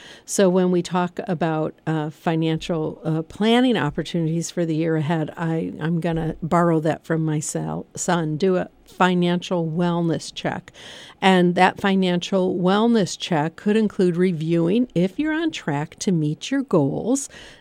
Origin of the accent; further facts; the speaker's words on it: Michigan, United States; I'm from Michigan. My husband and I are both from Michigan. We love Michigan and love Lake Michigan, love being around the water.